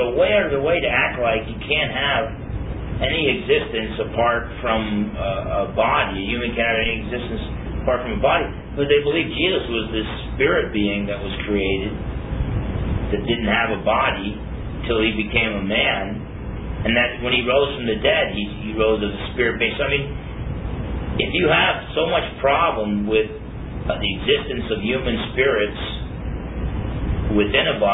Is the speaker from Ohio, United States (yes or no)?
no; Newark, New Jersey, United States; I'm from New Jersey. I'm from Newark, not far from Brooklyn